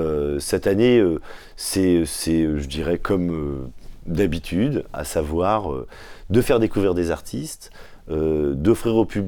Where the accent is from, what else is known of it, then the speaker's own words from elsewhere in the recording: Rennes, Brittany, France; Puisque je suis rennais, mais j'ai déserté pendant 20 ans ma ville.